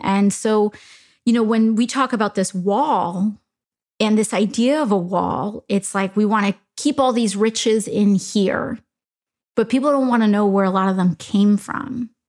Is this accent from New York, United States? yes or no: yes; Bronx, New York, United States; because I come from the Bronx, and it's not like I grew up with the Bronx having all white elected officials.